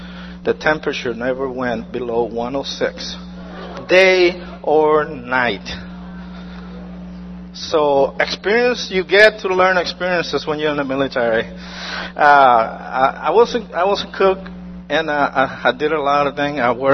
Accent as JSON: {"language": "English", "country": "Puerto Rico", "moved": "as an adult", "said": "I joined the Army in 1975, and I came from Puerto Rico to Atlanta, Georgia."}